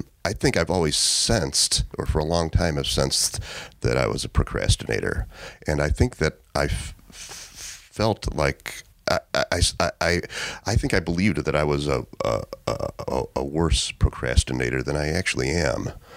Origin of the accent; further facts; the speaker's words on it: Chicago, Illinois, United States; So I was brought up in Chicago in middle-class family. My brothers and sisters and I were first-generation college kids. So went to school at Loyola in Chicago.